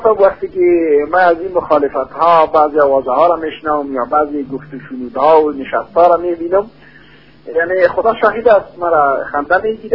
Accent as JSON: {"language": "Persian", "country": "Afghanistan", "said": "به او افتخار میکنیم که ما افغان هستیم"}